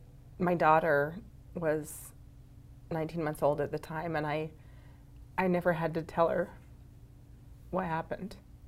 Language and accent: English; Preston, Idaho, United States; So then we moved back to my hometown, actually, of Preston, Idaho.